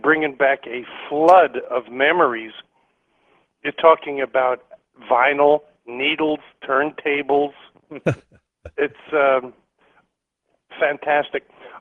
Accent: New York, United States; I'm from New York, you know. I get to go where I want to go.

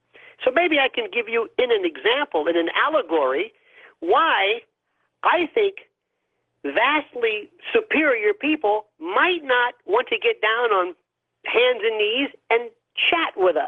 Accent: Tampa, Florida, United States; Well, I was raised in Tampa, and I went to a Jesuit high school

